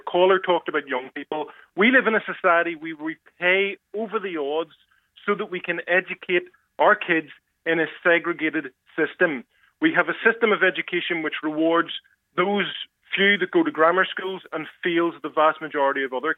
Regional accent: Belfast, Northern Ireland, United Kingdom; I grew up in East Belfast. My parents lived their whole lives in East Belfast

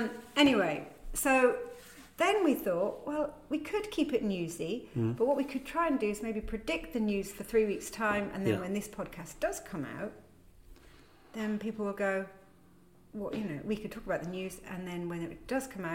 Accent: United Kingdom; I'm very British when I'm stockpiling.

